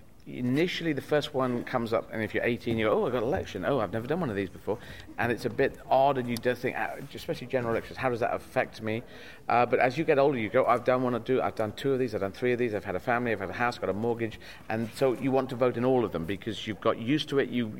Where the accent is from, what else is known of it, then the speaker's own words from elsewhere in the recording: United Kingdom; We're British people. We don't run and hide.